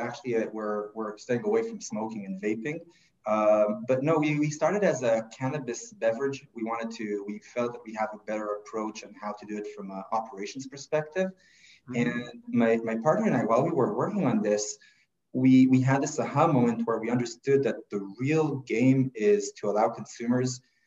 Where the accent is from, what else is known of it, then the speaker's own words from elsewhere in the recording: Israel; English is a second language; I'm originally from Israel, and I kind of did the regular path there, military service